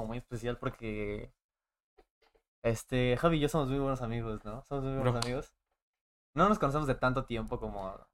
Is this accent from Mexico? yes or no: yes; Xalapa, Veracruz, Mexico; yo no soy de Sao, yo soy de Jalapa. Llegué aquí hace apenas 2 años y medio, 3 casi.